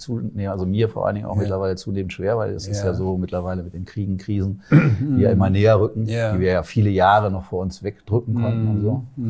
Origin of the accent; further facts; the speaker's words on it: Lauenau, Lower Saxony, Germany; Bei uns in Lauenau, ich komme aus Lauenau.